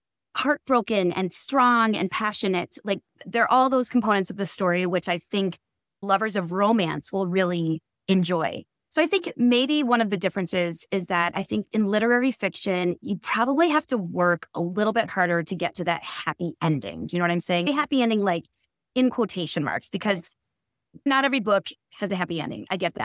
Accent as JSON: {"language": "English", "town": "Milwaukee", "region": "Wisconsin", "country": "United States", "tie": "born or raised there", "said": "And I'm actually born and raised in Milwaukee, and so I loved seeing the landscape through Matthew's eyes."}